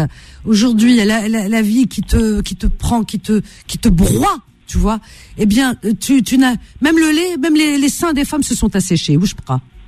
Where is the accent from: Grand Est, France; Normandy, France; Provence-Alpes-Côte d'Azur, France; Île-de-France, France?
Île-de-France, France; Paris; parce que j'ai grandi à Paris.